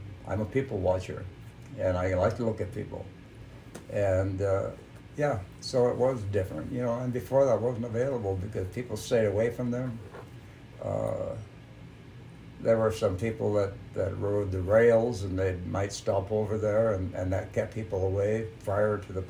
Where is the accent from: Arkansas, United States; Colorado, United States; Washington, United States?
Washington, United States; I was born and raised in Washington.